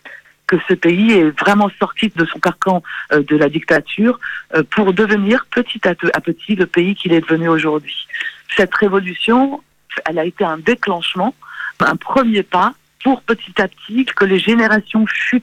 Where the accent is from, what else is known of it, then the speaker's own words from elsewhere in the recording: France; c'était le pays de mes racines, même si je suis d'une mère française et que j'ai grandi en France.